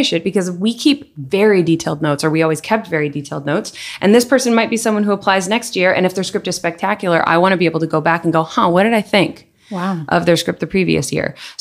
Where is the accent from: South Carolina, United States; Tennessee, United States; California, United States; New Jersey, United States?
New Jersey, United States; also born or lived in Manhattan; I can't claim it. I'm a Jersey girl. Yes.